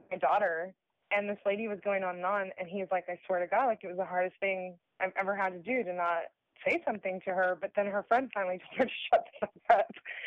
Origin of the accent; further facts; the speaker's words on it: California, United States; I grew up in Central California. It's tons and tons and tons of Latin Americans, mostly Mexicans, in, like, every, like, from the migrant worker all the way to, like, you know, fifth and sixth generation business owners